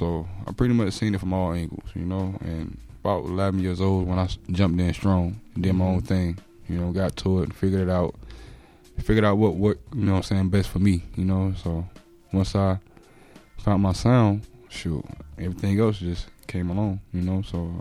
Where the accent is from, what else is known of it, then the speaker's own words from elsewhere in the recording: Sanford, North Carolina, United States; Well, it started out, man, in my hometown, Sanford, North Carolina.